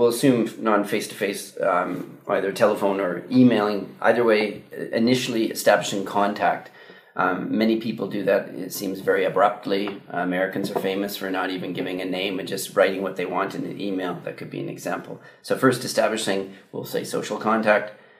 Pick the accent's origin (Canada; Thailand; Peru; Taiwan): Canada; As a Canadian, I was a consultant where I both did training and worked in project management, both in Canadian and United States projects.